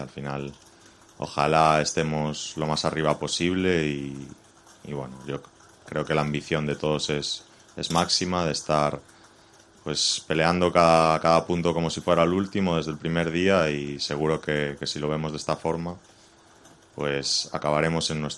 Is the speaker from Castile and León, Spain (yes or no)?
no; A Coruña, Galicia, Spain; Me he preparado con un entrenador personal en La Coruña, de donde yo soy